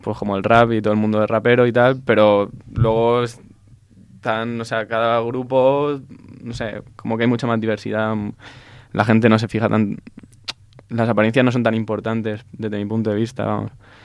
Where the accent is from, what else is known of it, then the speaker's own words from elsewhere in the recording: Alicante, Valencian Community, Spain; Y yo, pues, soy español, soy más tradicional y me gusta.